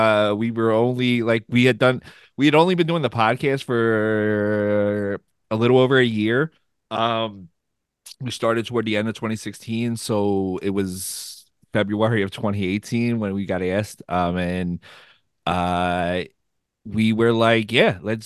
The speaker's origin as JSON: {"language": "English", "town": "Philadelphia", "region": "Pennsylvania", "country": "United States", "said": "I was a hooligan from Philly"}